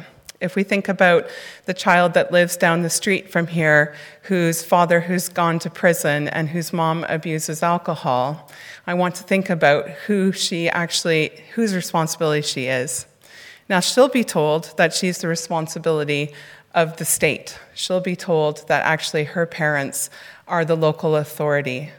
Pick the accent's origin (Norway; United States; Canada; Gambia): Canada; as you can hear from my funny accent, I'm not actually from here. I'm originally from Canada